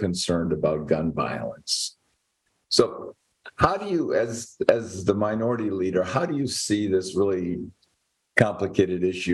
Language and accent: English; Milwaukee, Wisconsin, United States; You know, I'm from Milwaukee.